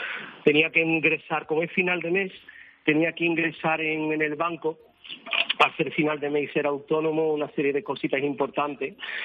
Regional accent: Seville, Andalusia, Spain; yo vengo de Rochelambert, de la barriada de Rochelambert. Llevo para 26 años con el negocio aquí en Sevilla Este.

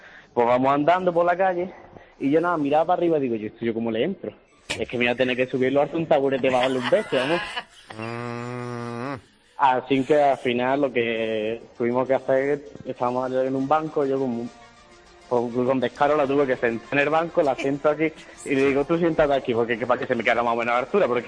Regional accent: Spain; now in Sweden; yo soy español en Suecia

